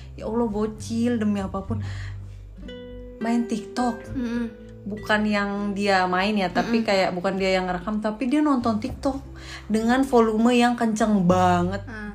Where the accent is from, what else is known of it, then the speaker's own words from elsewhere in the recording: Cirebon, West Java, Indonesia; Di Cirebon.